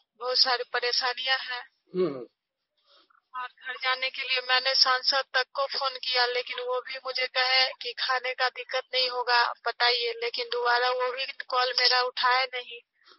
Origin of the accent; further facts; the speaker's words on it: Madhubani, Bihar, India; मैं बिहार मधुबनी से हूँ